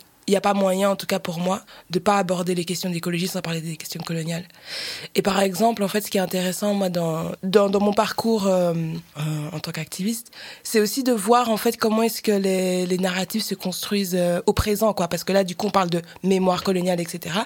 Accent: Brussels, Belgium; je suis bruxellois, je suis noire, je suis trans non binaire.

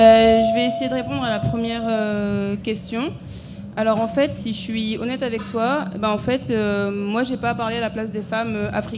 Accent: France; je suis française et noire. Et ouais, j'ai des origines supposées.

